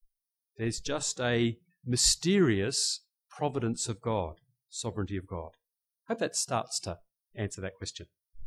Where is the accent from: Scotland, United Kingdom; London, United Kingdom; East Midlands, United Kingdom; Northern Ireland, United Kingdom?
Scotland, United Kingdom; I'm as stingy as they come. … is Scottish. We are Scottish.